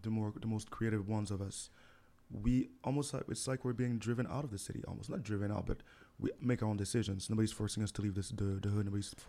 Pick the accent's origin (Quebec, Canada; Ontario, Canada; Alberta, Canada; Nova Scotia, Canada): Quebec, Canada; Montreal; also born or lived in Haiti; growing up in Montreal North, because I've always said personally, me having been somebody that has been, I wasn't born here, right? I was born in Haiti.